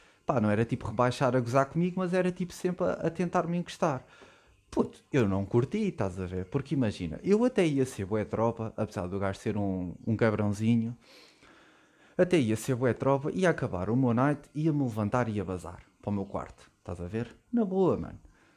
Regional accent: Portugal; Pergunta-me de onde é que eu sou, tipo, sou cá de Portugal

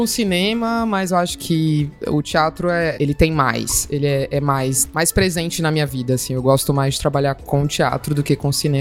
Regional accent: Cuiabá, Mato Grosso, Brazil; born or raised there; also born or lived in Rondônia

